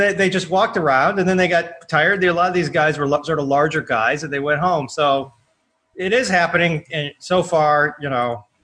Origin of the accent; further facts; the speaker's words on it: Michigan, United States; A bunch of people in Michigan, my home state, walked to their guns to the state capitol